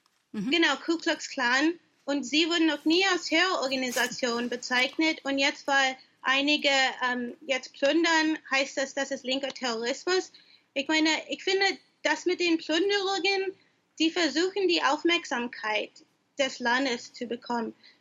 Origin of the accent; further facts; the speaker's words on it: Chicago, Illinois, United States; also born or lived in Oakland; Also ich bin in Chicago aufgewachsen, habe eine Zeit lang in Oakland, Kalifornien gelebt.